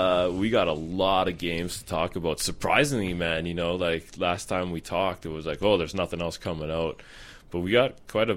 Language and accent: English; Calgary, Alberta, Canada; Think people like us growing up in Calgary would have adapted by now, though?